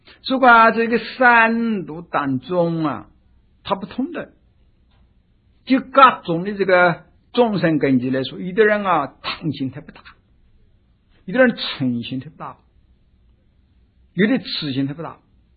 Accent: China; 我们中国人啊，或者和这个西洋人啊，从古至今

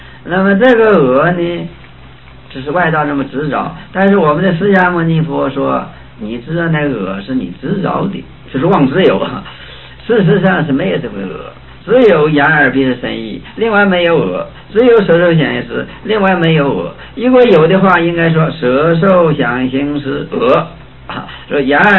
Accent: China; 但是我们中国人呢，这个我们学习老庄哲学哈，孔孟之道都没有这样讲

